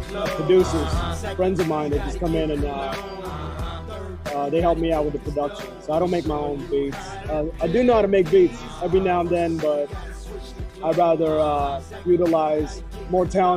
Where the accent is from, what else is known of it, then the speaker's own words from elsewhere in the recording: United States; Filipino cultural upbringing … my socially awkward side, the nerd character in me … I grew up around Brooklyn in New Jersey, that East Coast street knowledge.